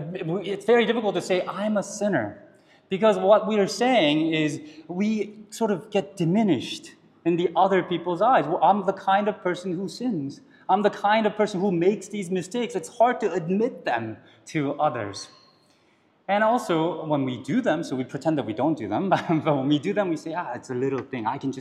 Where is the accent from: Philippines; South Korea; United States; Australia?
South Korea; You know, I'm Korean, and I grew up in the Korean church.